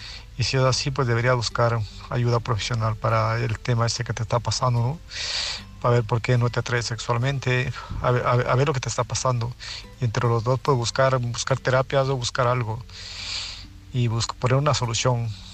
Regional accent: Murcia, Region of Murcia, Spain; y soy de Murcia

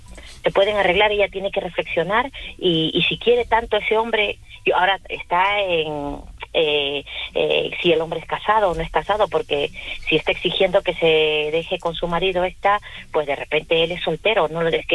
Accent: Peru; now in Spain; yo soy de Perú, ¿sabes? Y en mi país es muy normal infidelidad

